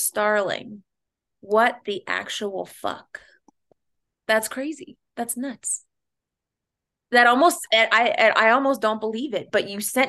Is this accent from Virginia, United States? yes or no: yes; Virginia, United States; I grew up in Virginia.